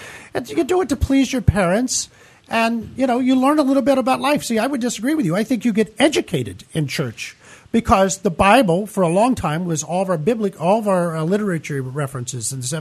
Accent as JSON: {"language": "English", "region": "Kentucky", "country": "United States", "said": "People that I come from Kentucky. I mean, we would sit there and us kids would go, we're not believing all this shit."}